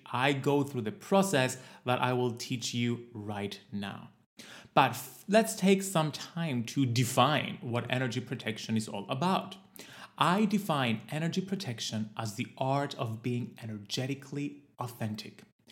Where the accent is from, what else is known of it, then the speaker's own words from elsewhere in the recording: Cyprus; I was so excited here in my home country of Cyprus.